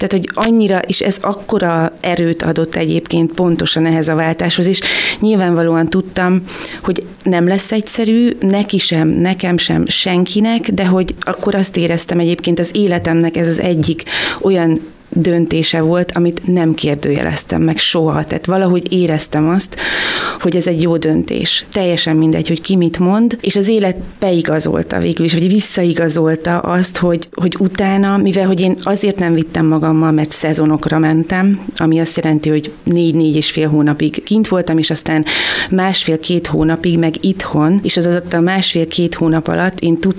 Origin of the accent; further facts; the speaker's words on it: Kiskunhalas, Bács-Kiskun, Hungary; Halasi, igen, Kiskunhalasi vagyok, Kiskunhalasi születésű.